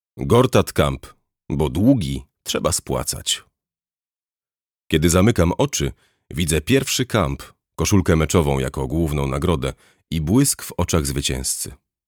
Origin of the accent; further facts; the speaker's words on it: Łódź, Łódź Voivodeship, Poland; Urodziłem się i wychowałem na Bałutach. Największej i najtwardszej dzielnicy Łodzi.